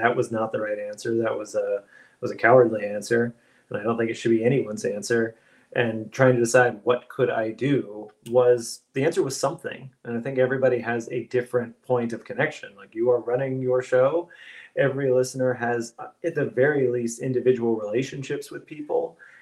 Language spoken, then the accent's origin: English; Florida, United States; now in Baltimore, United States; I grew up in Florida, and it almost felt like some kind of outlier pioneer thing, like Alaska or Texas or something. But now that I live in Baltimore